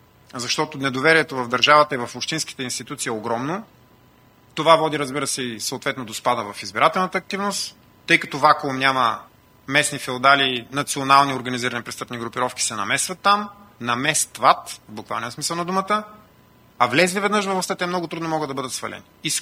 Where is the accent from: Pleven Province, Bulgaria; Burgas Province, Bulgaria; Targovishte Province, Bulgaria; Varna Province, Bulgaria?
Varna Province, Bulgaria; Varna; аз като гледам специално в моя роден град Варна